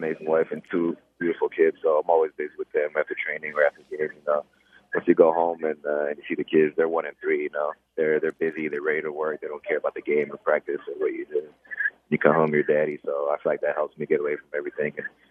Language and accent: English; Liberia; born there; I know that I was born in Liberia.